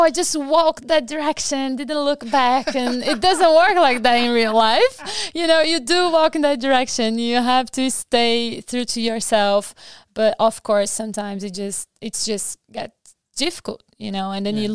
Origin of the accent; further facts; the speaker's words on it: Brazil; English is a second language; I think there is a point here because I'm from Brazil, right?